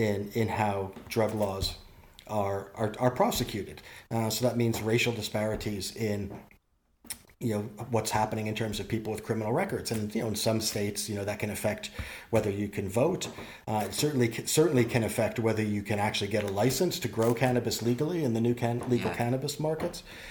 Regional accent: Canada; And now Canada, you know, obviously a big country, my home country, moving to legalize cannabis.

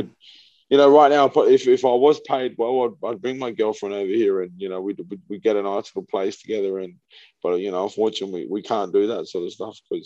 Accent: Australia; I came from Australia.

